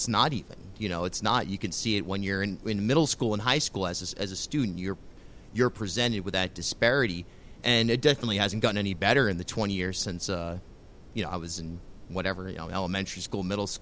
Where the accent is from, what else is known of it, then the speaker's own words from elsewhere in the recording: Charlestown, Rhode Island, United States; I grew up in Charlestown, down in South County, and then went to URI.